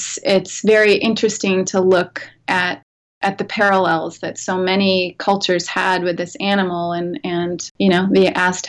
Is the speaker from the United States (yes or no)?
yes; East Coast, United States; I come from the East Coast, where we call them coyote